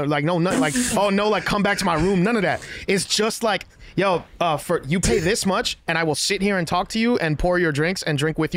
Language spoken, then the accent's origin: English; Bronx, New York, United States; Like, bro, I'm from the Bronx, bro. Hunts Point right there.